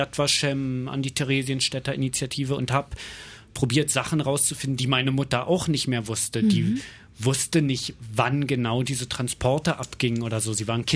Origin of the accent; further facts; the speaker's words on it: Germany; Ich bin Deutscher, ich bin in der Verantwortung dieses Landes.